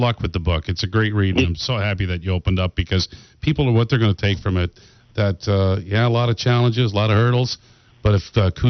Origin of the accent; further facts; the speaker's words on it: Barry's Bay, Ontario, Canada; as a kid growing up in Barry's Bay in the Ottawa Valley